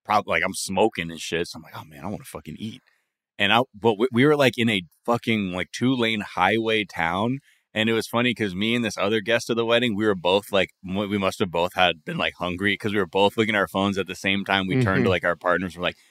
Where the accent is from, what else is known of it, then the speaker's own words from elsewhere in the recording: California, United States; I had never been here before growing up in Southern California